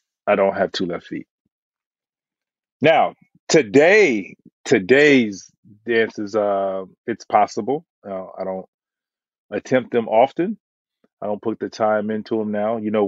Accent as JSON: {"language": "English", "region": "Florida", "country": "United States", "said": "Obviously, I'm from Florida, so I got to some of the staff."}